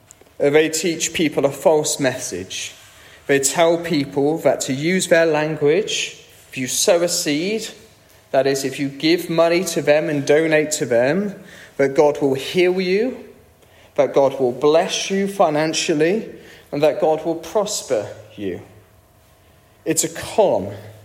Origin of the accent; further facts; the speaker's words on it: United Kingdom; it's one thing if I, as a Brit, take the mick out of our deference, our enjoyment of a queue, our bad food, our bad weather.